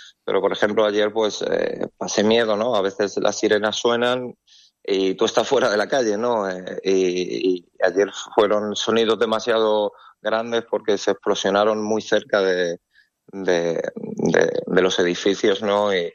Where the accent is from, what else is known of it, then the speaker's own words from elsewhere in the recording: Spain; para la gente que venimos de España, pues bueno, es complicado